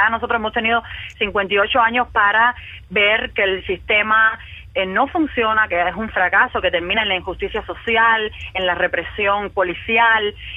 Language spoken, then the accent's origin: Spanish; Cuba; moved away; Cuando salí de Cuba